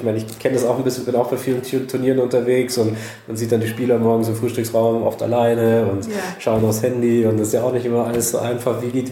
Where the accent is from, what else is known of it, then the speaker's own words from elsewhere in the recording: Bavaria, Germany; Jetzt komme ich aus Bayern